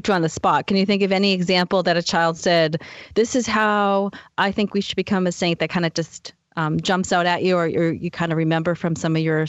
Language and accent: English; Boston, Massachusetts, United States; accent: Boston; That's C-H-I-M-E, if you can't understand with my lovely Boston accent.